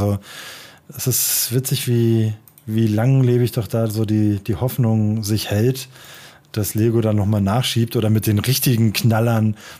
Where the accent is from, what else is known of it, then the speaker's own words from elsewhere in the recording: Bavaria, Germany; als Bayer habe ich sogar, glaube ich, einen frohen Leichnam in der Woche.